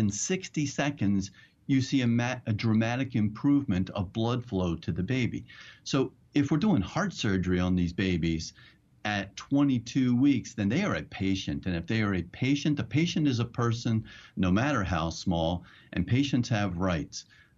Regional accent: New Jersey, United States; I grew up in Jersey. And in New Jersey, just like in New York, you can abort a baby

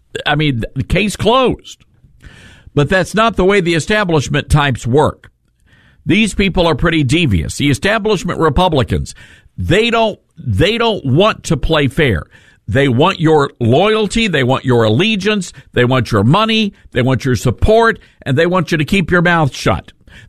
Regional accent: Memphis, Tennessee, United States; I just saw this happen in real time in my hometown of Memphis, Tennessee.

